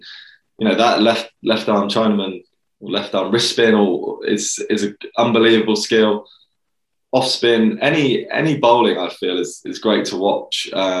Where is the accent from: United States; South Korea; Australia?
Australia; And then also on the flip side, being the Aussie, I think, you know